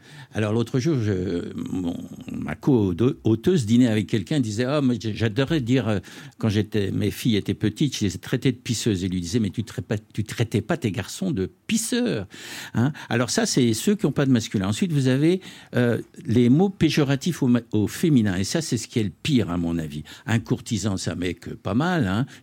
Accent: Lyon, Auvergne-Rhône-Alpes, France; also born or lived in United States; Donc, j'ai quitté la bourgeoisie lyonnaise pour devenir un petit éditeur.

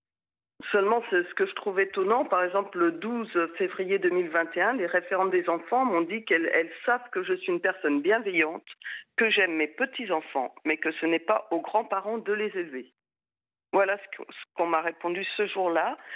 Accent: Pays de la Loire, France; Le Maine-et-Loire.

